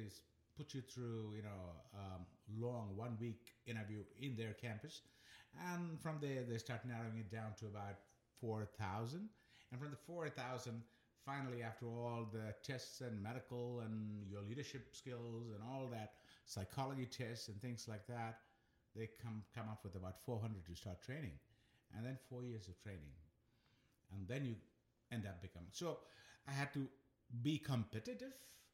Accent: India; as a child growing up in India

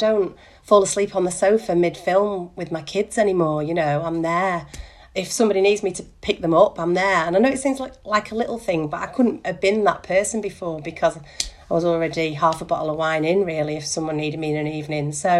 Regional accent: North West England, United Kingdom; I'm from Lancashire, 45.

